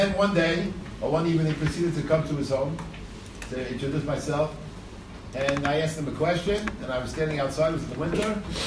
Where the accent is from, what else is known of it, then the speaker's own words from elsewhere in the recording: New York, United States; I said, of course I am. I grew up in New York.